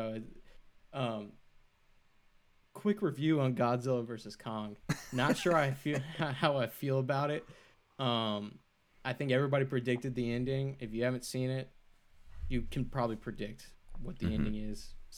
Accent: Houston, Texas, United States; I'm from Houston, NASA, all that kind of stuff.

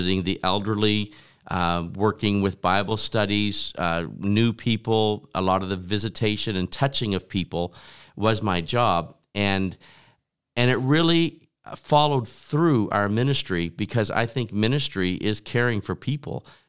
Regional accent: New Brunswick, Canada; Of course, growing up in New Brunswick, it's easy to receive a call to missionary work.

